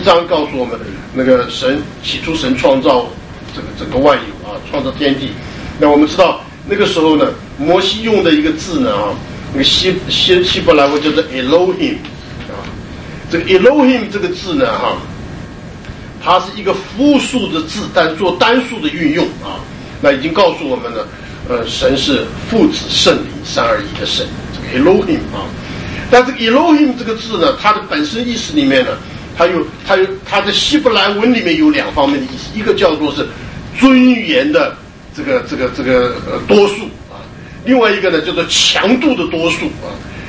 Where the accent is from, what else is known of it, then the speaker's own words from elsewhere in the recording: China; 所以我们中国人翻译就把它什么翻成自由拥有